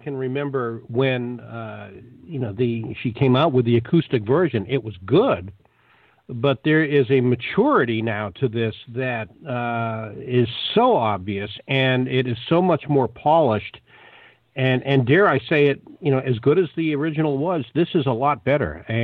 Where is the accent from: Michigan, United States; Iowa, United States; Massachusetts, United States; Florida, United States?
Massachusetts, United States; Boston; Yeah, growing up in Boston, same way.